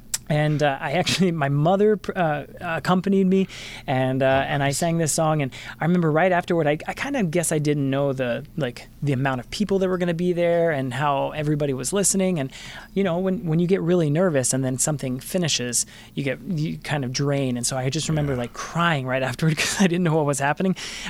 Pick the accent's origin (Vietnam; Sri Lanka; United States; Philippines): United States; San Antonio, Texas; Again, from growing up in San Antonio at First Baptist Church San Antonio